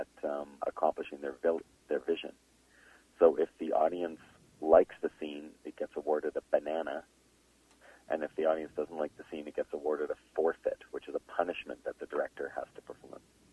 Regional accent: Calgary, Alberta, Canada; I was really lucky actually growing up in Calgary

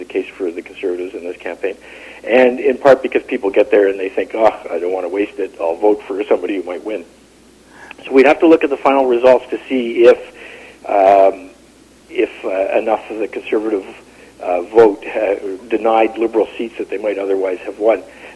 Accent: Canada; now in Vancouver, Canada; I'm from elsewhere. I was born in Winnipeg, grew up in Toronto and Montreal, and came to Vancouver as a young man.

